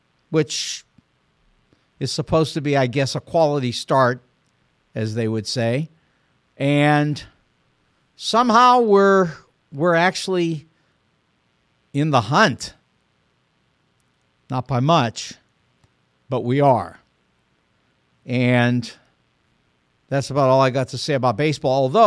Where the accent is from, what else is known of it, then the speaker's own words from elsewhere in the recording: Pittsburgh, Pennsylvania, United States; born there; it turns out I was born in Pittsburgh. So I sort of have an interest in the Pittsburgh Pirates.